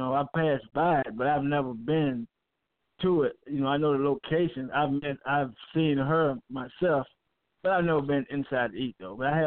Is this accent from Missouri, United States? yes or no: yes; St. Louis, Missouri, United States; I'm from St. Louis, Missouri.